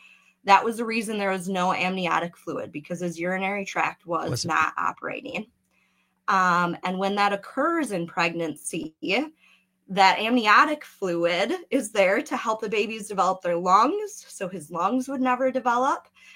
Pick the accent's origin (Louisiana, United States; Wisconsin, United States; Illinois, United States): Wisconsin, United States; born or raised there